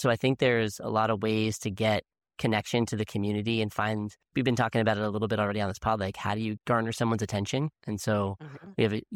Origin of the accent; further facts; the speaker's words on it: Point Pleasant Beach, New Jersey, United States; I was born in Point Pleasant Beach, New Jersey, you know, grew up on summers at the shore